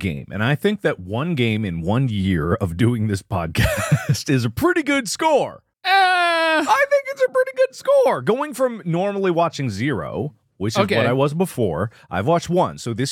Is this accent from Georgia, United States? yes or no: no; Cincinnati, Ohio, United States; I was more invested in that one because it was Bengals, my hometown.